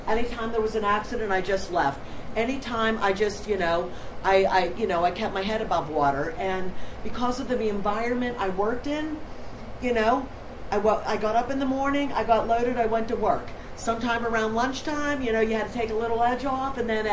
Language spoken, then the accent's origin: English; Fort Myers, Florida, United States; I'm from Fort Myers, Florida. My home group is the Women Do Recover in the South Florida region.